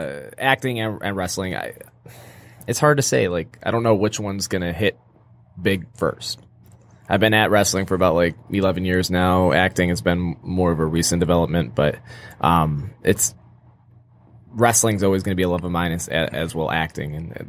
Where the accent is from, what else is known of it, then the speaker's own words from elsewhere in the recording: Michigan, United States; we're from Michigan, it's my birthday today